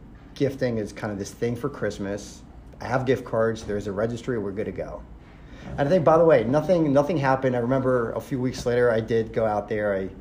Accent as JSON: {"language": "English", "country": "Israel", "said": "I'm originally from Israel."}